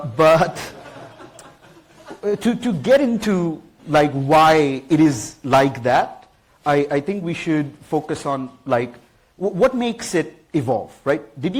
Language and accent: English; New Delhi, Delhi, India; now in A Coruña, Spain; I am from India, from New Delhi, and I live in A Coruña in Spain.